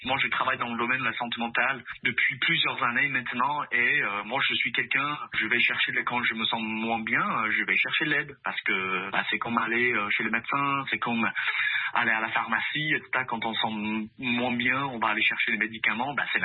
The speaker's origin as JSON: {"language": "French", "country": "United States", "lives_now": "Quebec, Canada", "said": "Par exemple, moi je suis originaire des États-Unis, malgré mon accent galère européen. Moi, je suis originaire des États-Unis"}